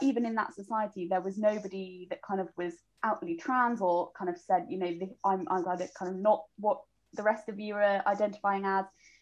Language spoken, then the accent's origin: English; Winchester, South East England, United Kingdom; growing up in the South in that particular area, that, you know, the closest gay bar would have been Southampton, which is 40 minutes away.